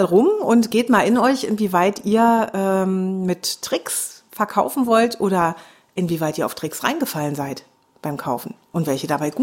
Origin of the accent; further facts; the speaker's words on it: Swabia, Germany; Ja, ne, besonders als Schwabe.